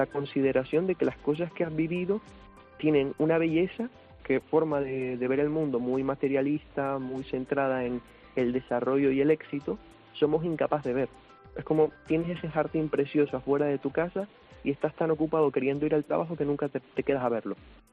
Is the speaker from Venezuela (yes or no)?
yes; Venezuela; yo pasé mi infancia principalmente en Venezuela, muchos años ahí